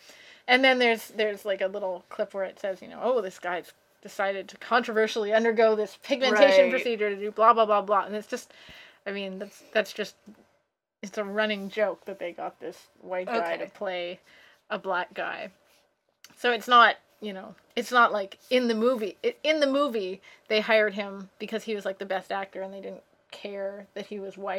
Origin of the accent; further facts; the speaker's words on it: Canada; He's a Canadian hero. He's from my hometown.